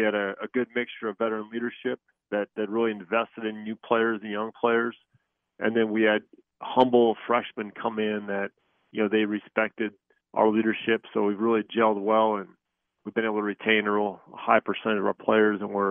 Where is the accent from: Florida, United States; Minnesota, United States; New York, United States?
Minnesota, United States; Cosmos; My hometown.